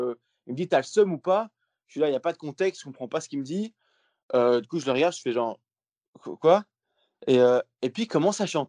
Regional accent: Belgium; Et je dis, ouais, je suis belge en fait, tu vois.

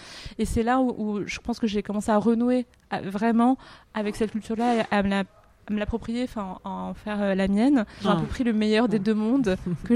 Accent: Paris, Île-de-France, France; je suis chinoise et j'ai toujours grandi à Paris.

